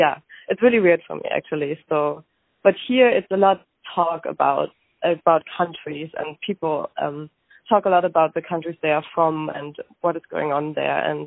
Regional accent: Berlin, Germany; And I always feel like I have to say Germany because I'm from Germany. I would like to say more that I am from Berlin

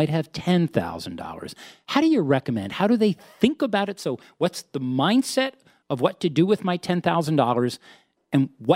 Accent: New York, United States; And the reason I'm saying that is, I'm a New Yorker.

